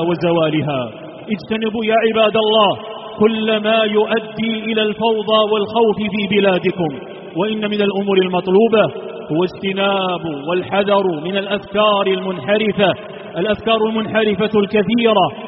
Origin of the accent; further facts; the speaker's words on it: Algeria; في بلادنا الجزائر التي استقلت عن المستدمر الفرنسي